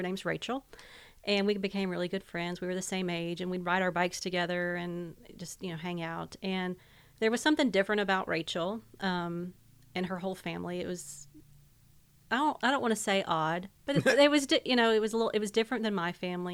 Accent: Murfreesboro, Tennessee, United States; I grew up here in Murfreesboro.

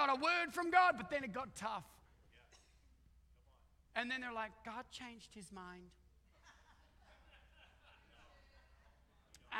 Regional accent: Australia; I'm Australian

